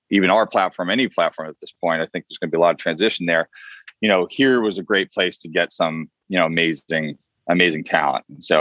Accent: Vermont, United States; also born or lived in Boston; now in Los Angeles, United States; I'm not from LA originally. I'm from, I was born in Boston and I grew up quite a bit in Vermont. So in the mountains and that sort of thing. But I've been in LA. LA's been my base since 94.

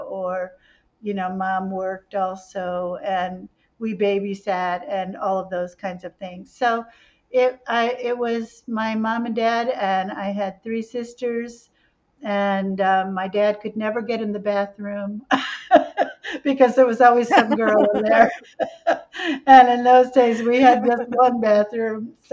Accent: Unadilla, New York, United States; In a little town called Unadilla. And Unadilla is on the Susquehanna River. It's very near Cooperstown.

